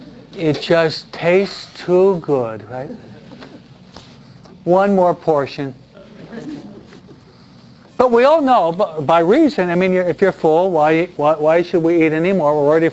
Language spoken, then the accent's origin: English; New Jersey, United States; I'm from New Jersey where it gets cold out.